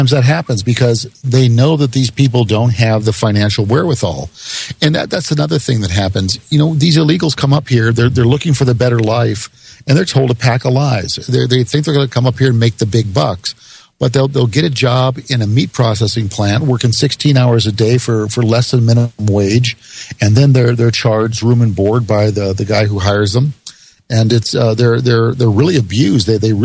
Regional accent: United States; my family's lived in here, this country, maybe 12 or 13 generations. So I'm not an immigrant. I'm Native American, born and bred, and I have no other country. I've known no other country.

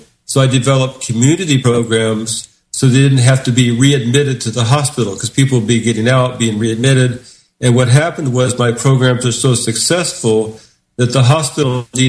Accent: Indiana, United States; moved away as an adult; now in New York City, United States; I grew up in Indiana basically almost a farm-type setting. I left because there was so much racism there, I couldn't deal with it.

